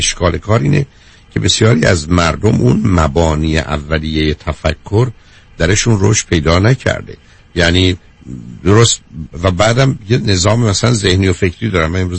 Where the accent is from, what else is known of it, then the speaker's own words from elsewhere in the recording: Iran; برای من به عنوان یه ایرانی